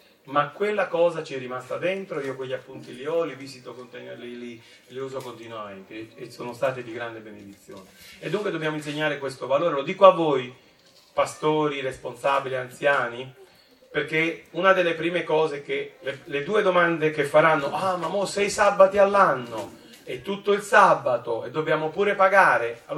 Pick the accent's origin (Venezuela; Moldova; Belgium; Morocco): Venezuela; now in Italy; conosco bene la Colombia perché io sono venezuelano